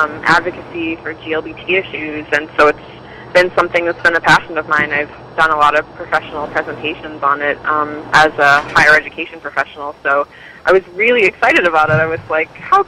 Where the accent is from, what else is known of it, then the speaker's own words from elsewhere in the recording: Maine, United States; Born and bred in Maine.